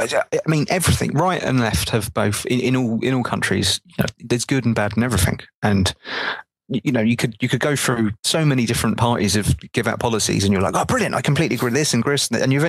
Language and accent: English; United Kingdom; being British, I don't fully understand what the situation with Fox